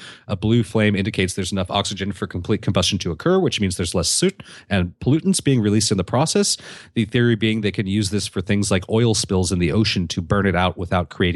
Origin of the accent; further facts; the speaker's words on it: Canada; I was complimented on my excellent English by a girl from Ohio. I'm Canadian.